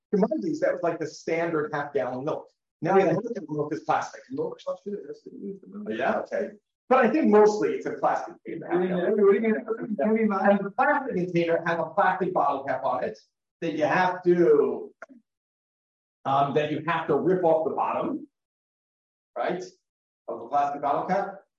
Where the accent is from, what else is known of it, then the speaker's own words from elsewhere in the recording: United States; When I was growing up in America, a couple of you guys didn't know you don't have a soda can on Shabbos.